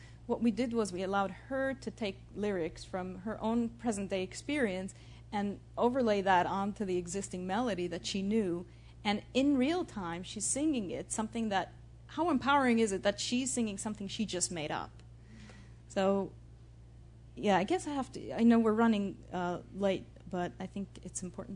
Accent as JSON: {"language": "English", "region": "New York", "country": "United States", "said": "I'm from New York, and I came there, and here I'm in college just being one other student in the program"}